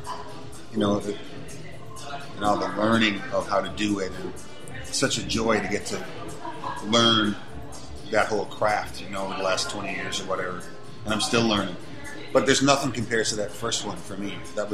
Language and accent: English; Petty Harbour, Newfoundland and Labrador, Canada; from Petty Harbour always was this very simple thing